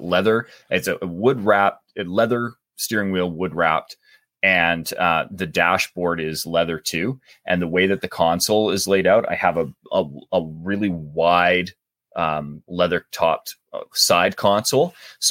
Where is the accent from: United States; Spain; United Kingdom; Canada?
Canada; accent: Canadian; now in Calgary, Canada; I'm doing my best today to hide my Canadian accent, but no, I'm way up north in Calgary, Alberta currently. Was in Vancouver, like I said, for a long while, and commute back down to LA on a semi-regular basis.